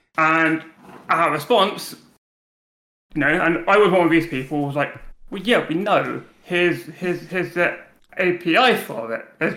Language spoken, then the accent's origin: English; England, United Kingdom; Fortunately, I don't have an accent. That's how being English works.